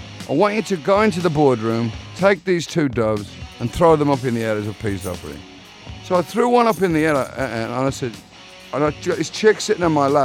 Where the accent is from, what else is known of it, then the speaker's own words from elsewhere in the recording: Birmingham, West Midlands, United Kingdom; Well, I was born and raised in Aston, Birmingham.